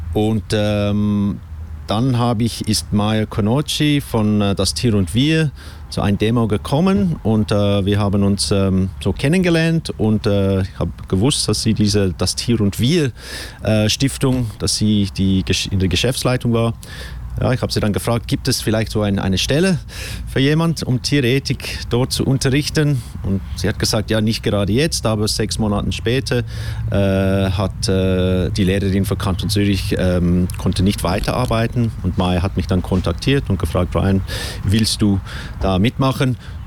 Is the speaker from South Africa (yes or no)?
yes; South Africa; ich komme ursprünglich aus Südafrika